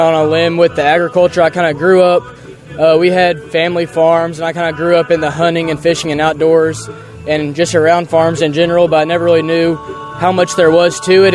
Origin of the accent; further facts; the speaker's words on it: Louisville, Kentucky, United States; I come from Louisville, so we don't really have a ton of farms right around us